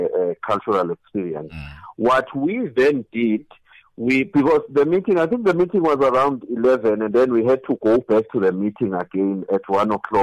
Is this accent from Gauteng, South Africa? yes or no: no; Mpumalanga, South Africa; when the provincial coordinator is from Esanzeni, I'm from Getsibande.